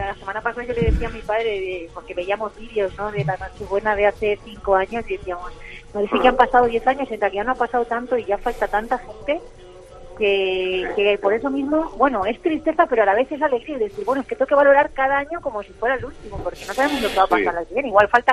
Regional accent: Castilla-La Mancha, Spain; creo que soy manchega y hay muy poca gente que sepa cocina

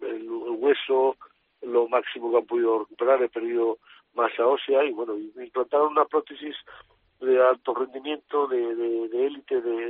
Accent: Valencia, Valencian Community, Spain; el 2014 las Fallas sea mi reaparición en mi tierra, en mi Valencia, donde se me quiere, se me apoya

